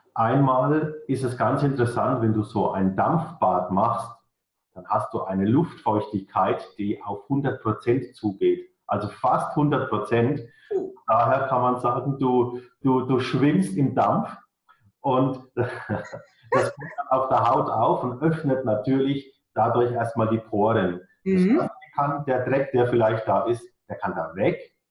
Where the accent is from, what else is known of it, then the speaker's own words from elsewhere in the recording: Karlstadt, Bavaria, Germany; accent: Franconian; ich komme aus Karlstadt. Die wenigsten werden Karlstadt kennen. Das ist in Bayern, im Norden von Bayerns, in der Nähe von Würzburg. Würzburg ist vielleicht bekannt und wie man mir anhört, bin ich im fränkischen Slang gefangen.